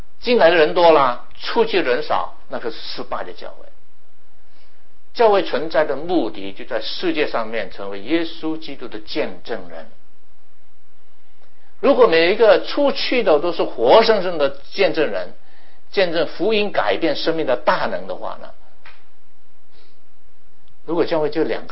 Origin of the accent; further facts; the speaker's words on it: Hong Kong; 免得变成我们香港人所建的那个烂尾楼。